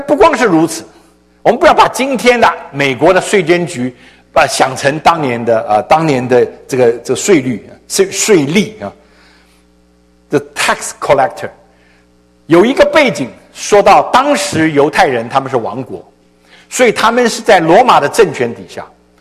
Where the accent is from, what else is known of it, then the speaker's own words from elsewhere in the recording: China; 那你说我们中国人管他去干什么？